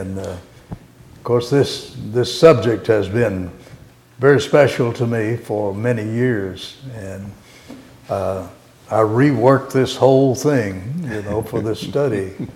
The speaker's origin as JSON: {"language": "English", "region": "Oklahoma", "country": "United States", "tie": "born or raised there", "moved": "yes", "said": "I was raised in Oklahoma, and in the little old town where I was raised"}